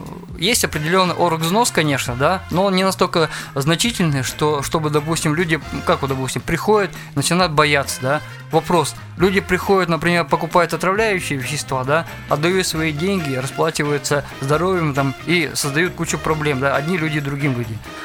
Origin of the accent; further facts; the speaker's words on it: Sverdlovsk Oblast, Russia; раз я из Свердловской области